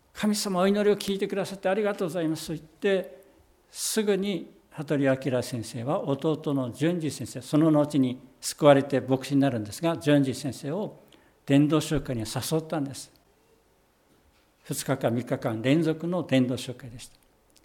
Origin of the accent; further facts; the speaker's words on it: Tohoku, Japan; 私も東北出身なので、ちょっと出てしまいましたが